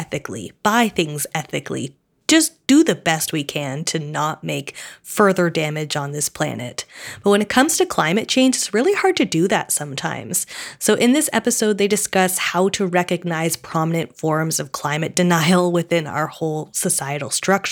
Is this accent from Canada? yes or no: yes; Canada; I'm a Canadian podcast producer, curator, and ecosystem writer